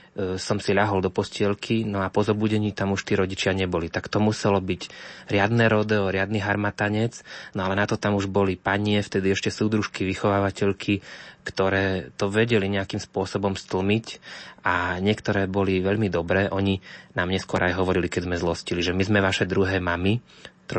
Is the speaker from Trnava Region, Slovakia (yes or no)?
yes; Trakovice, Trnava Region, Slovakia; Pochádzam z obce Trakovice, čo je neďaleko miest ako Hlohovec, Trnava alebo Piešťany. V Trnave som sa aj narodil v roku 1983.